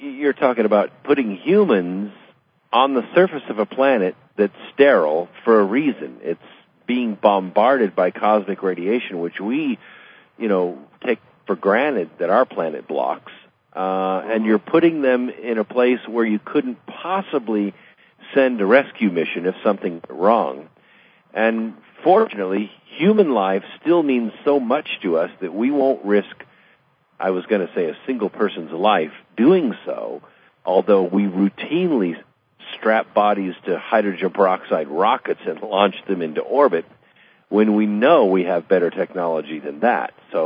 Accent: Pasadena, California, United States; when I grew up in Pasadena, and it's a busy place.

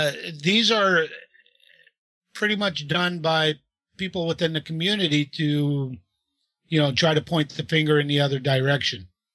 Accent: New York, United States; now in San Francisco, United States; I grew up in New York, where all of my friends that I grew up with are Jewish, and we all loved one another.

